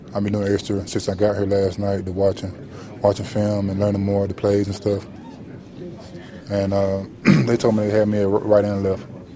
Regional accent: Jacksonville, Florida, United States; Yeah, I'm from Jacksonville.

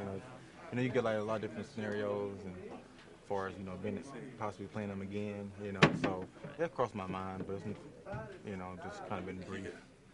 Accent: Tyler, Texas, United States; Well, his hometown is like a 30-minute drive from my hometown, Tyler, Texas, Tyler Rose, you know

